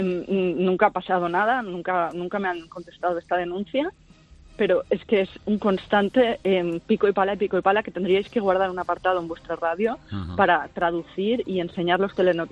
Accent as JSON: {"language": "Spanish", "town": "Barcelona", "region": "Catalonia", "country": "Spain", "tie": "born or raised there", "said": "Soy catalana, totalmente catalana, de Barcelona, de toda la vida. Mi padre es catalán con todos sus apellidos catalanes y le han llamado catalán de segunda."}